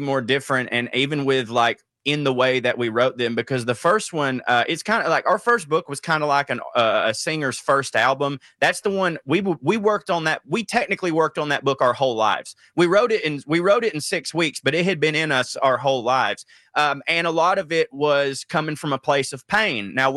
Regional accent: the South, United States; like, growing up in the South, everyone is like, I'm Scots, Irish, Cherokee

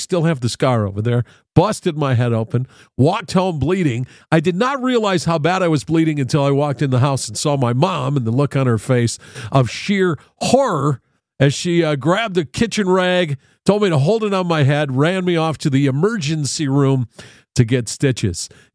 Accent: St. Paul, Minnesota, United States; I grew up in St. Paul, Minnesota, in the neighborhood that we lived there. It was an older neighborhood, and they had actually had alleys.

